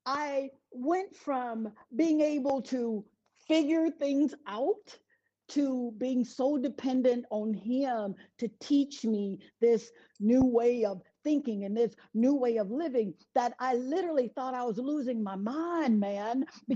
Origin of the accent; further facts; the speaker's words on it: Mississippi, United States; I grew up in Mississippi in the 70s.